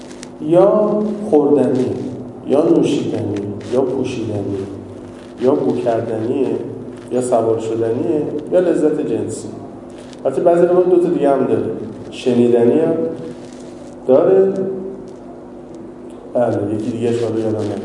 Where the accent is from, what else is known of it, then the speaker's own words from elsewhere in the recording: Tehran, Tehran Province, Iran; ما خودم تهرانیم، طلبه تهرانیم، متولد تهرانیم، بچه تهرانیم